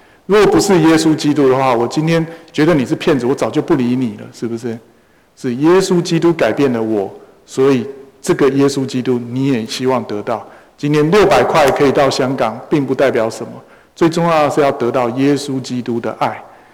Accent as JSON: {"language": "Chinese", "country": "China", "said": "因为特别是我们中国人"}